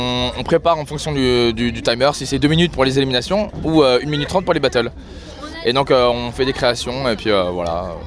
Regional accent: La Roche-sur-Yon, Pays de la Loire, France; je suis de Vendée, La Roche-sur-Yon.

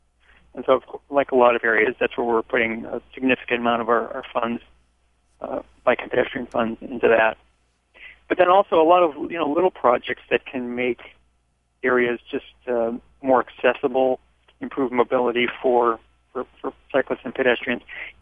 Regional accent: Euclid, Ohio, United States; now in Orlando, United States; exploring my world, which was Northeast Ohio, as I mentioned to you just before we went on, that I grew up in Euclid.

